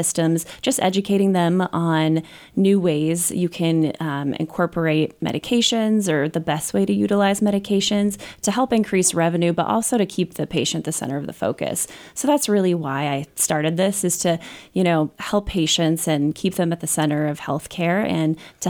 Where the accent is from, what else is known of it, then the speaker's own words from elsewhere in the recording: Denver, Colorado, United States; So I'm originally from Denver. And then I did my undergraduate at UC Santa Barbara. And then I came back to pharmacy school in Colorado.